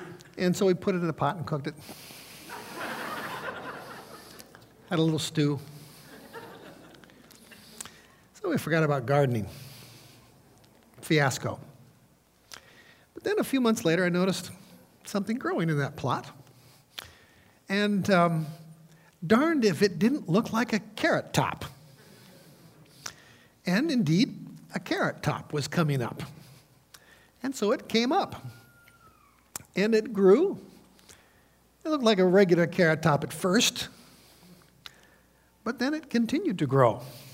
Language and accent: English; South Dakota, United States; also born or lived in Iowa; We were Midwesterners. I grew up in South Dakota, Iowa, places like that.